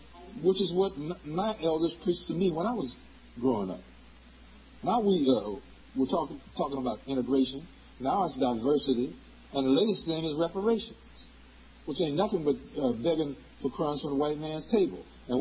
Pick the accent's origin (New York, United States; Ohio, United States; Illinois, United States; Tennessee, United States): Illinois, United States; Chicago; I never raised a dime out of my hometown, Chicago. And I know some of the richest niggas in Chicago.